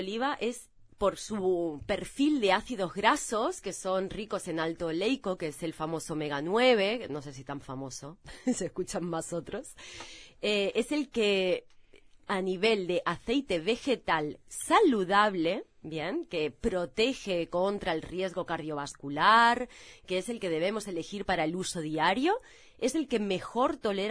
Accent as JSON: {"language": "Spanish", "country": "Spain", "said": "yo soy española, lo saben por el acento"}